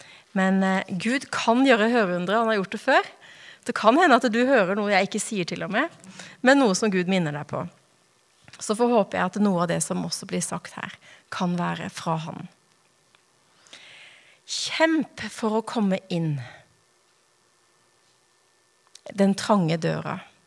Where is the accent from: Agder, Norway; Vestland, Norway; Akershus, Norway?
Agder, Norway; Grimstad; also born or lived in Japan; now in Oslo, Norway; Jeg kommer fra Grimstad, har bakgrunn fra menighetsplanter i Japan, bibelskolelærer i Grimstad i 10 år, og så havner jeg her i Oslo. Mannen min og jeg bor oppe på Ammerud